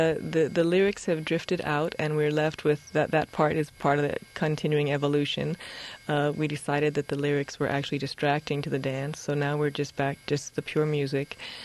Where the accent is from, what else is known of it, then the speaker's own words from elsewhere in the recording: Hershey, Pennsylvania, United States; also born or lived in Florida; now in New York, United States; Originally, Florida and Pennsylvania, Hershey, Pennsylvania.